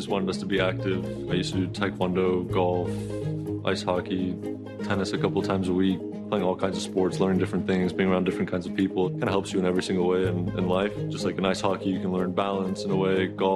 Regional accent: Bradenton, Florida, United States; I'm 23 years old, and I'm from Bradenton, Florida. Both my parents are from the Czech Republic.

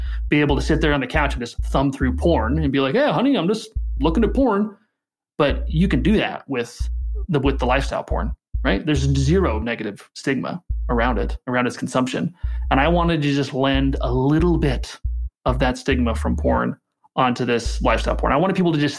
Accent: Utah, United States; my 20 some odd nieces, I come from Utah

